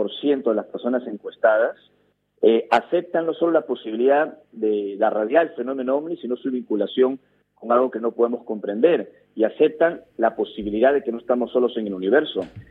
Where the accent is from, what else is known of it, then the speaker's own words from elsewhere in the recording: Peru; me dediqué a investigar todo este fenómeno, empezando en mi país, en el Perú, porque fui testigo de un avistamiento